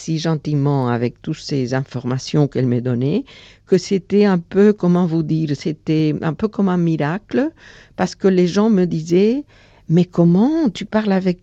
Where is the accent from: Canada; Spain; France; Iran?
Spain; now in Barcelona, Spain; Bon, je suis espagnole, j'habite Barcelone.